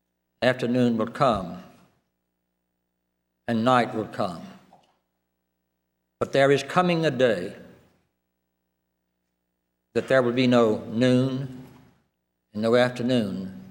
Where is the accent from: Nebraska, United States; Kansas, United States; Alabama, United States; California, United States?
Alabama, United States; Opelika; now in Chattanooga, United States; I grew up in Opelika, Alabama, the last city before you get to the Eastern zone. Now I have lived and worked in the Chattanooga area, the last city before you get to the Central zone.